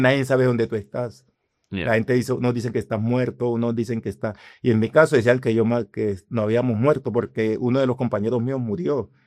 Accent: Antioquia, Colombia; Y Urabá, que es de donde yo soy, la zona donde yo soy, es una zona roja.

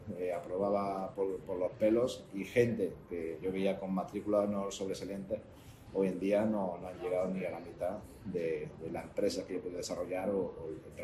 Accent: Linares, Andalusia, Spain; born there; yo nací en Linares, en Jaén, y no es un sitio en el que ni estuviera la tecnología, ni estuviera el movimiento de startups

